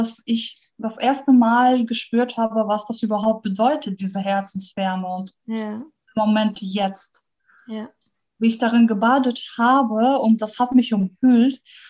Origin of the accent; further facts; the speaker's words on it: Russia; now in Bremen, Germany; Ich lebe in Bremen. Ich komme eigentlich aus Russland und lebe seit 20 Jahren in Deutschland.